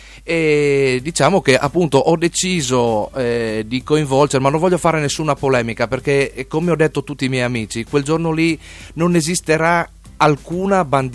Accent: Friuli-Venezia Giulia, Italy; now in Codroipo, Italy; Io sono di Esemondi Sopra, ecco. Però abito da 10 anni comunque a Codroipo.

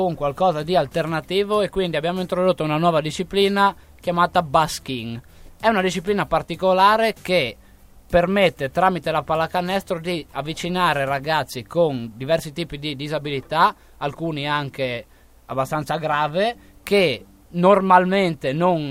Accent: Tolmezzo, Friuli-Venezia Giulia, Italy; mi presento come vengo da Tolmezzo, non da Udine

